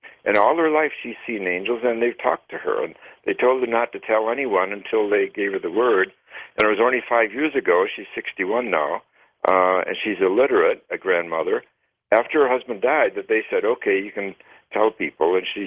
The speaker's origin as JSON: {"language": "English", "town": "Madison", "region": "Wisconsin", "country": "United States", "tie": "born or raised there", "said": "I grew up in Madison, Wisconsin, which is a university town"}